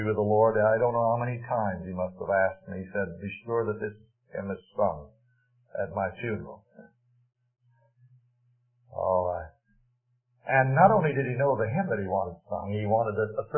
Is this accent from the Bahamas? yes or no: yes; Bahamas; born there; I was born in the Bahamas.